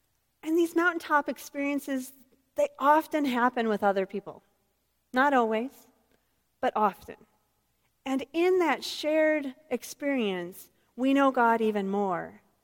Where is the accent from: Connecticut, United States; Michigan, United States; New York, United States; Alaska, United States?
Michigan, United States; I'm coming from Michigan. This is a huge thing for me to get out of Michigan